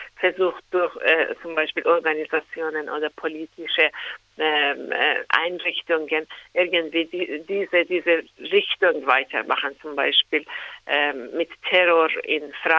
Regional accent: Iran; German is a second language; Also ich komme aus dem Iran

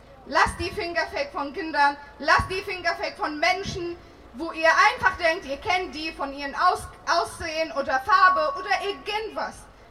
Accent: Syria; ich komme aus Syrien und lebe hier

